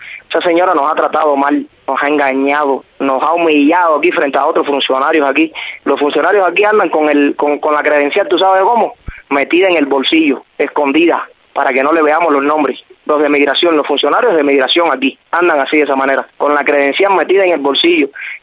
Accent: Camagüey, Cuba; Yo soy de Camagüey, Cuba. Voy a cumplir 35 años ahora el 16 de diciembre.

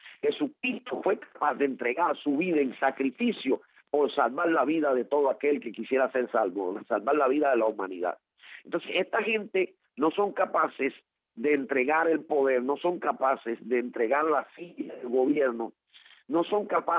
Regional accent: Cuba; ¿por qué yo tengo que aceptar como ciudadano cubano que esta gente que está sentado en la silla del poder

